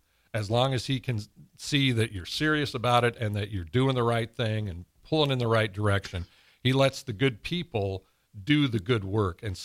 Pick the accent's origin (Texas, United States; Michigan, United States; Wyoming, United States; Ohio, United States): Ohio, United States; Columbus; Bob Taylor was the big weather guy with Mel when we were growing up in Columbus and stuff.